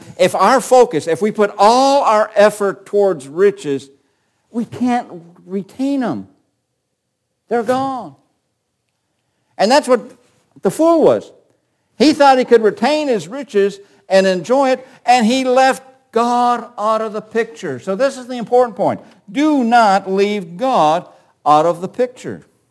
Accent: United States; I love being an American. I wouldn't want to be anything other than an American.

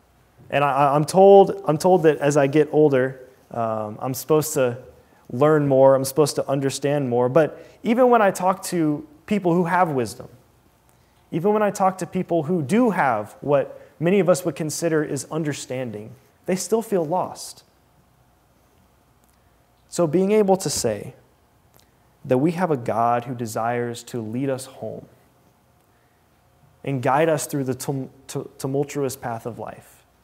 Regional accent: Georgia, United States; I'm from North Georgia, and about this time of year, the trees are changing color. We're getting new seasons.

